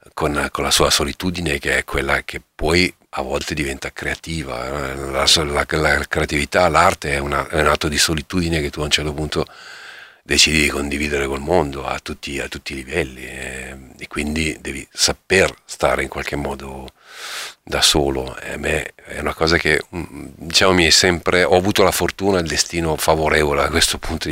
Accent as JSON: {"language": "Italian", "region": "Upper Adriatic", "country": "Italy", "tie": "born or raised there", "said": "nato e cresciuto sull'Alto Adriatico, e che sogna e che di diventare poi un musicista"}